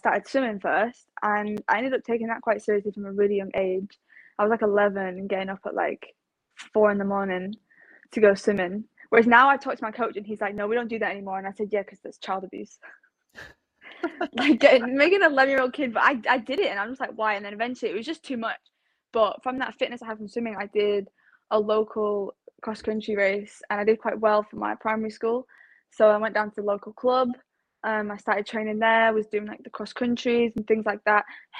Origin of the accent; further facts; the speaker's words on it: Leigh, North West England, United Kingdom; People say I'm from Wigan. I'm not. It really winds me up. But yeah, it's in... Lee is just a small town. It's outside of Great Manchester in the Wigan borough.